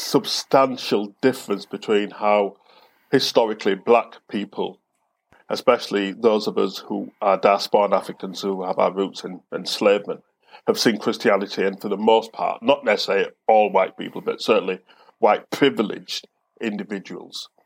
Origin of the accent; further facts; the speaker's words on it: Bradford, Yorkshire and the Humber, United Kingdom; my parents come from the island, as I said, come from the island of Jamaica. And therefore, as someone who's born and brought up in Bradford, West Yorkshire, I'm a child of migrants.